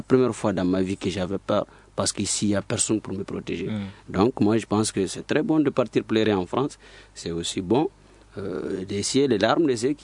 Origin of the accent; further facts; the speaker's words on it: Mali; c'est mon droit en tant que Malien de m'interroger